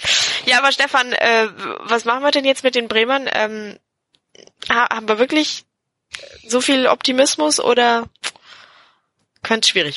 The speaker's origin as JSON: {"language": "German", "town": "Augsburg", "region": "Bavaria", "country": "Germany", "said": "Als Augsburger müssen wir uns natürlich schon auch sagen lassen, dass wir halt für manche immer noch ein Emporkömmling sind"}